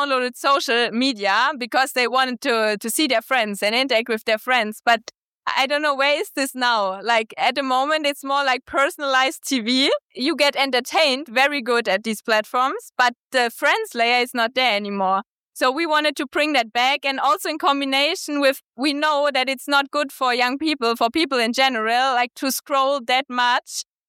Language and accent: English; Germany; Nice to be here. Yeah, I'm originally from Germany.